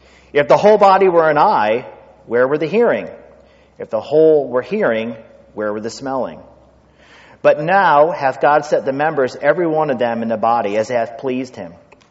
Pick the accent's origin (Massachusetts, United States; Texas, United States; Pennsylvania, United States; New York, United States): New York, United States; accent: Yankee; now in Naples, United States; And I grew up in New York. I'm supposed to talk fast. You know how hard it was just to lose that accent? Every once in a while it comes out.